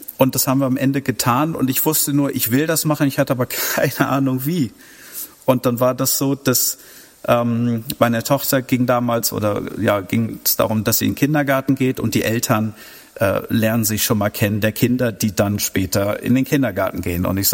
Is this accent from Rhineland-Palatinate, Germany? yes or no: no; Hanover, Lower Saxony, Germany; meiner Heimat Hannover